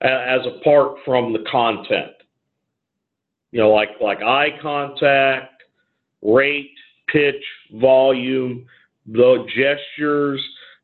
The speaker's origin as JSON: {"language": "English", "region": "Ohio", "country": "United States", "tie": "born or raised there", "said": "I grew up in Northeast Ohio, right where the Mid-South and the Northeast kind of come together. And so I grew up in more fast talking region"}